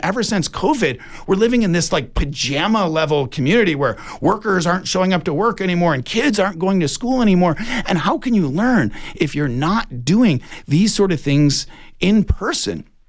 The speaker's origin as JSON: {"language": "English", "town": "Detroit", "region": "Michigan", "country": "United States", "tie": "born or raised there", "said": "You might know that I happen to be born and raised in Detroit, Michigan, right?"}